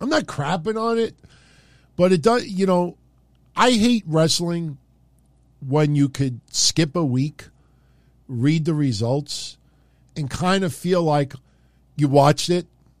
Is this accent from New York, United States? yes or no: yes; Middle Village, New York, United States; Growing up in Middle Village, Queens, my favorite pizzeria was called Carlos Pizzeria.